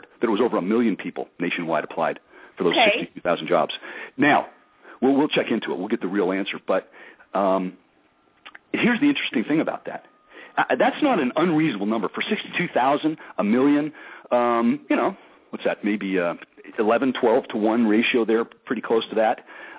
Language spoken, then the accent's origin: English; Tucson, Arizona, United States; now in Florida, United States; When I was growing up in Tucson, Arizona, the city hired and paid, so you were a city employee, if you were a garbage man.